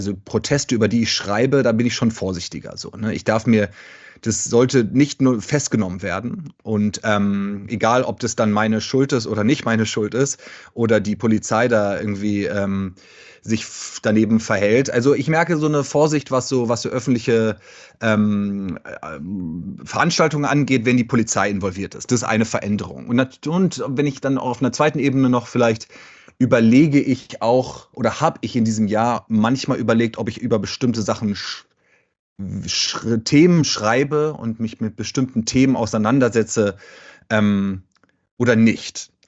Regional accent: Berlin, Germany; now in Brooklyn, United States; habe den Winter in meiner Heimat Berlin verbracht und bin jetzt seit einer Woche wieder zurück in Brooklyn, wo ich hier sitze

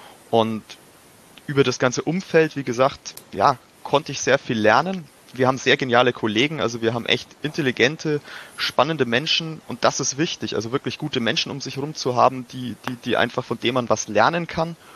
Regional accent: Nuremberg, Bavaria, Germany; also ich selber bin Ur-Nürnberger. Ich bin quasi in Nürnberg aufgewachsen und bin auch der Stadt eigentlich immer recht treu geblieben

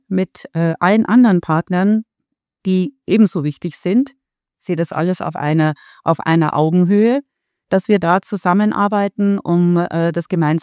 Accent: Munich, Bavaria, Germany; born there; ich bin geborene Münchnerin und bin gern in München und bin also in ganz Deutschland, eigentlich Europa unterwegs.

